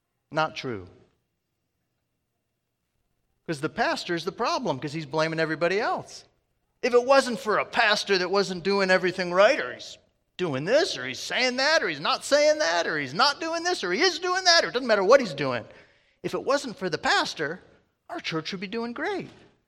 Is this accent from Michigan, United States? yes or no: yes; Detroit, Michigan, United States; I was brought up in Detroit.